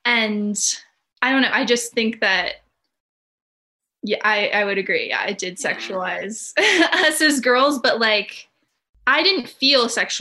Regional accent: Elk Grove, California, United States; We are from the charming town of Elk Grove, California.

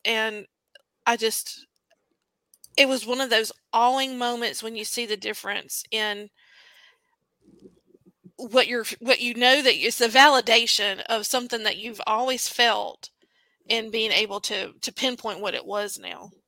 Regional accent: Brandon, Mississippi, United States; Growing up in Brandon, Mississippi, we were all friends

